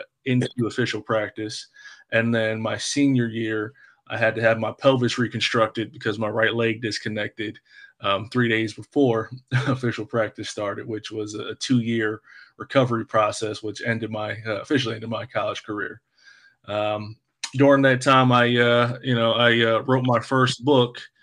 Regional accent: Athens, Attica, Greece; also born or lived in France / Italy; now in United States; At 6 weeks old, I moved to France. I was raised in France for a year, then Italy for two, and then Athens after that for nine. And then moved back to the States in about 2000, 2001

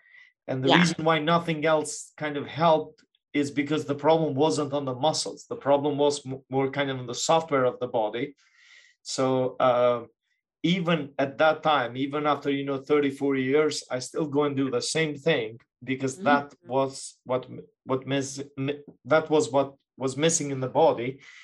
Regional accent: Kosovo; I'm actually from Kosovo originally.

